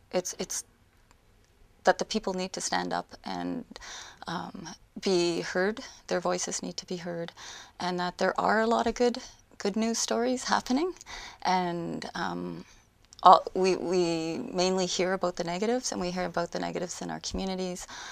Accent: Ontario, Canada; I'm from Saugeen First Nation

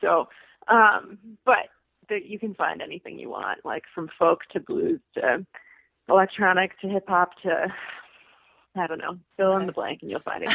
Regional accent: Chaska, Minnesota, United States; I grew up in Chasco, which is right next to it.

